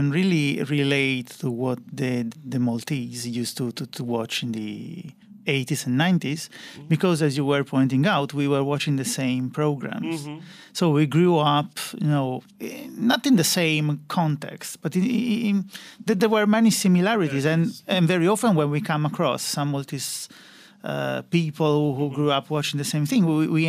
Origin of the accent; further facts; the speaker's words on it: Siena, Tuscany, Italy; I'm from Siena, not so far from Florence in Tuscany.